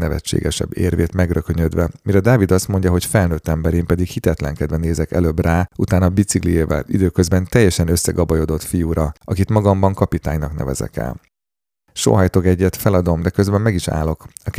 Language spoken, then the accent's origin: Hungarian; Csepel, Budapest, Hungary; Őt ugyanis nem érdekli, hogy csepeliek vagyunk.